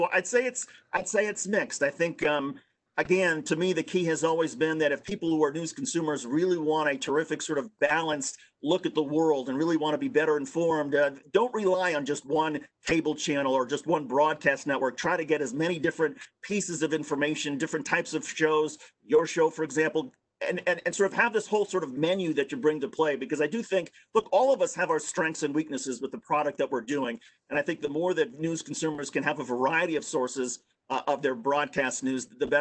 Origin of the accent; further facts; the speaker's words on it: Indiana, United States; in my hometown in Indiana